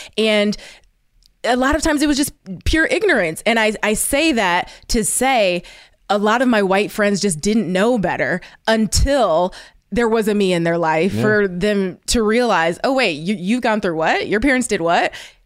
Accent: Ohio, United States; Like, I'm from Ohio, and I went to an all-white school.

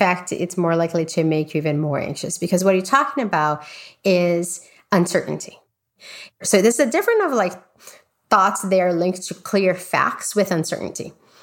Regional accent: Brazil; I grew up in Brazil, we know that people come in and say, I have stomach pain.

